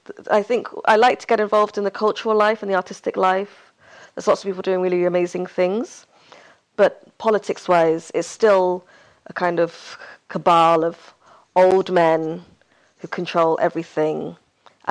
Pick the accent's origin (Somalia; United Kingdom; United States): Somalia; Hargeisa, Woqooyi Galbeed; And Hargeisa, my hometown, has always had religious roots.